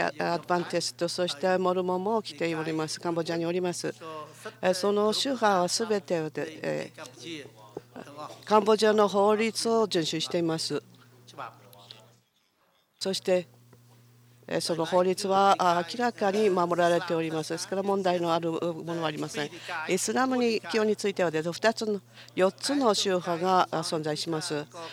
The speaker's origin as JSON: {"language": "Japanese", "country": "Thailand", "said": "タイから来たものですけれども、お二人の隣国のものですけれども"}